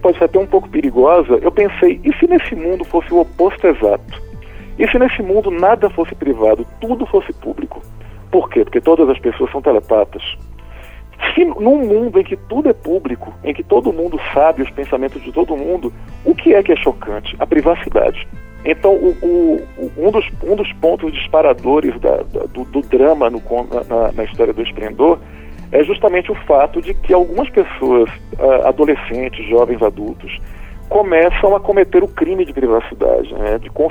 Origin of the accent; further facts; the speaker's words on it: Salvador, Bahia, Brazil; que é de onde eu nasci, né? Eu sou originário de Salvador.